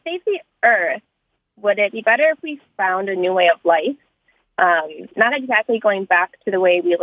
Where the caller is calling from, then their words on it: Freeport, Maine, United States; I'm calling from Freeport, Maine.